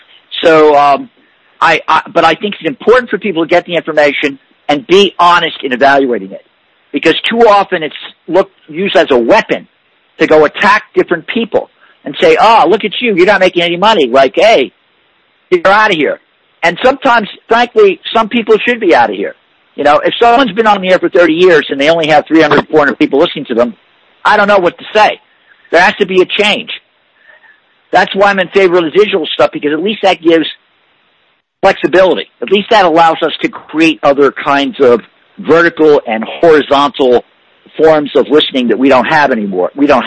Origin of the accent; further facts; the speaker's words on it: New York City, New York, United States; And I say that unabashedly and factually as a New Yorker